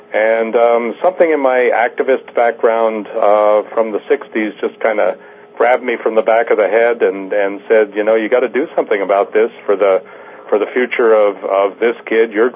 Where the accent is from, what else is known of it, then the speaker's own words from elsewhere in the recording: East Coast, United States; moved away as an adult; now in Arcata, United States; I grew up on the East Coast and migrated out here to the West Coast in the 60s of all times.